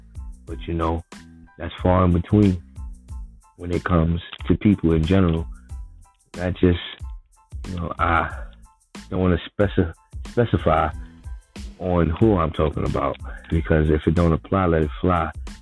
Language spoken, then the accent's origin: English; Bronx, New York, United States; moved away; I come from the Bronx, so most of my friends, if they're not in prison, they're dead, or they moved away like myself